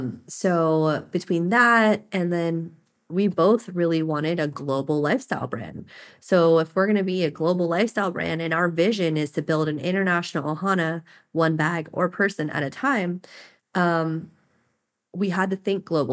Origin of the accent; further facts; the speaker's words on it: Hawaii, United States; We're two Native Hawaiian women. I grew up in Hawaii.